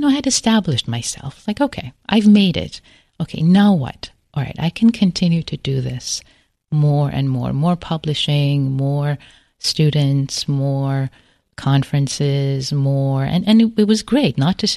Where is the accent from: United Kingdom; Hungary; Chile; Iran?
Iran; I grew up in Iran. I remember reading the poetry of Hafez and Rumi in Farsi when I was a teenager